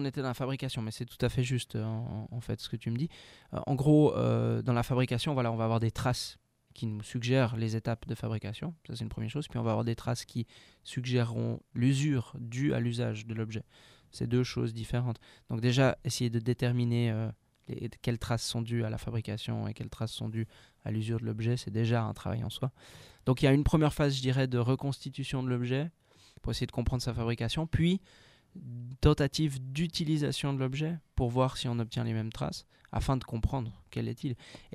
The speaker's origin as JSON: {"language": "French", "region": "Vaud", "country": "Switzerland", "said": "moi je viens de Suisse, originellement. Il y aura peut-être un petit accent qui ressort quelque part. Suisse romande, proche de Lausanne, j'ai 32 ans."}